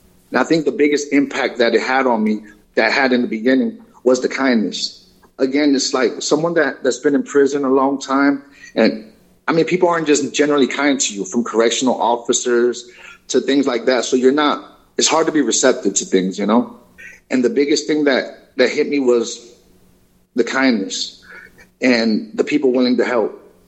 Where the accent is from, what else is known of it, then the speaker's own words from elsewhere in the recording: Florida, United States; For me, it started when I was about 15 years old. Just the environment I grew up in Florida.